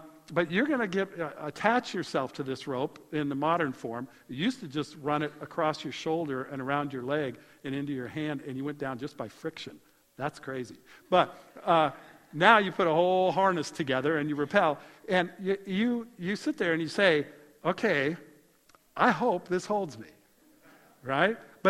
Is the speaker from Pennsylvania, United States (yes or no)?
no; Colorado, United States; I grew up in Colorado.